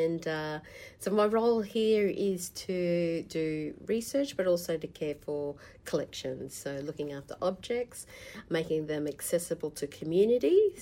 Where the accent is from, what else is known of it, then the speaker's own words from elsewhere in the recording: Queensland, Australia; Yeah, no, I'm Australian South Sea Islander, and my family's there from around Rockhampton and Mackay. Mm-hmm. Grew up there around that area, and, you know, grandmother's place around Joskalee.